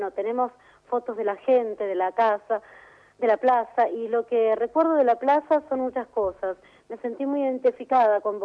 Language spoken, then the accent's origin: Spanish; Buenos Aires Province, Argentina; yo no me siento como vos porteña, yo me siento bien de la provincia de Buenos Aires, porque soy del interior